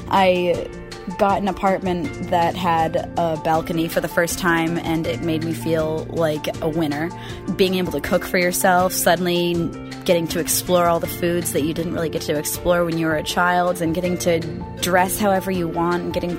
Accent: Westford, Vermont, United States; now in Portland, United States; I am originally from Westford, Vermont. I am now living in Portland, Oregon, however, and I am almost 24 years old.

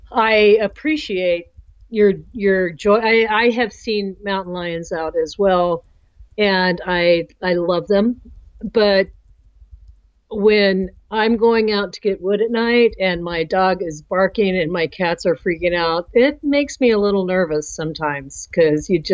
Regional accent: Midwest, United States; I was raised in the Midwest, and my mother had a huge garden, and we lived off of it.

